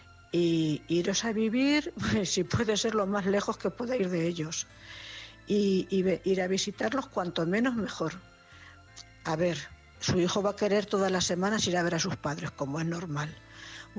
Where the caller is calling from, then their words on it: Cuenca, Castilla-La Mancha, Spain; Buenas noches … corresponsal de Cuenca.